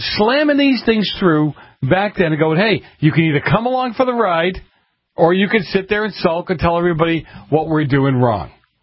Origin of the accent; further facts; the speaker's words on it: Boston, Massachusetts, United States; No, I'm from Boston. I have to argue my point even after the horse dies.